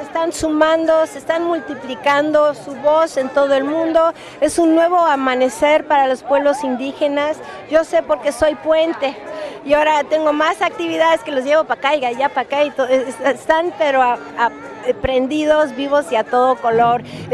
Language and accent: Spanish; Mexico City, Mexico; soy de la Ciudad de México, del DF, rusa irlandesa criada en México, felizmente.